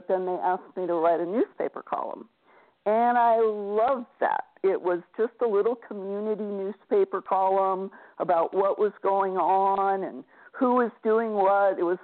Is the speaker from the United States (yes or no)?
no; Brazil; I grew up in Brazil